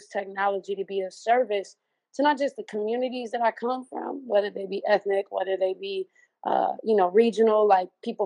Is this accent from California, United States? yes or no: yes; Richmond, California, United States; I'm from California. I'm from a city called Richmond. No, not Richmond, Virginia. If anyone's ever seen Coach Carter, that was about Richmond, California. Yeah, shout out. real Richmond. I'm from Richmond.